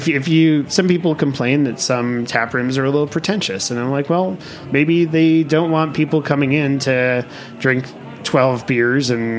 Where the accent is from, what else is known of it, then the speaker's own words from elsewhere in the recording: Rhode Island, United States; There's a brewery where I grew up in Rhode Island called Tilted Barn